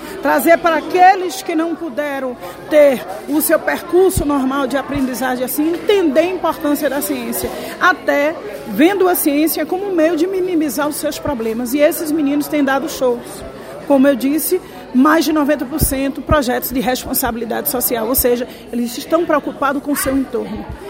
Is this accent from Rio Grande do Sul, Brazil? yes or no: no; Cícero Dantas, Bahia, Brazil; also born or lived in Juazeiro; porque eu também sou sertaneja catingueira, sou de Cicero Dantas, eu morei em Juazeiro, eu conheço muito essa região